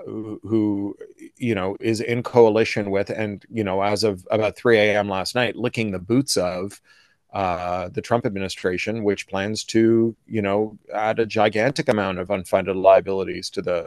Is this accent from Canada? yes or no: yes; Canada; Like all the best Americans, I'm a Canadian.